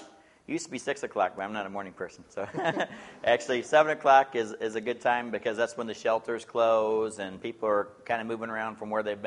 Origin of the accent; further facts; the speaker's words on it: Bloomington, Illinois, United States; also born or lived in Normal; I'd tell people I was born in Normal. And that's as close to Normal as I've ever been because I was raised in Bloomington.